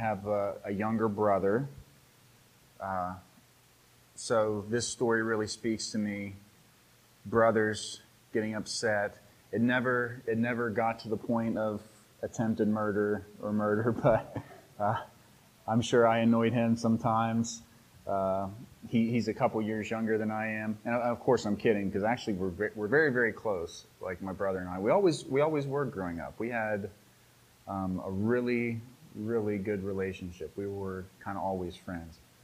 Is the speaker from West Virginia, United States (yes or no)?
yes; West Virginia, United States; And I'm from West Virginia, and this time of year, deer everywhere throughout the way.